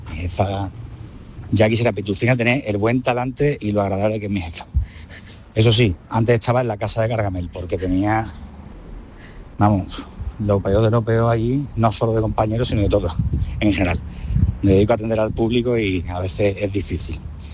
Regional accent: Málaga, Andalusia, Spain; now in Alicante, Spain; Yo vivo en Alicante, aunque soy de Málaga.

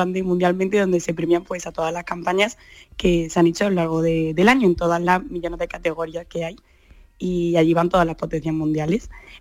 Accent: Córdoba, Andalusia, Spain; Yo de Córdoba

